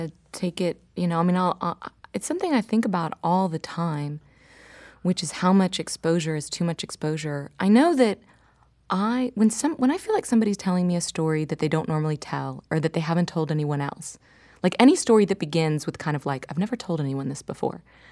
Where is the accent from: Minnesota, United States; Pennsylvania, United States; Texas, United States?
Texas, United States; Dallas; I have this line in my book, you know, I grew up in Dallas wondering why.